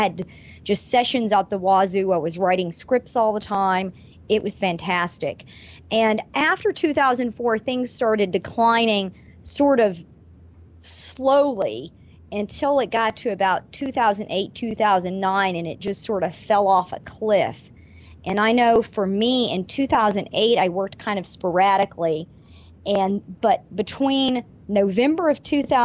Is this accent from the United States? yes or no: yes; Houston, Texas, United States; I'm a little partial just because I'm from Houston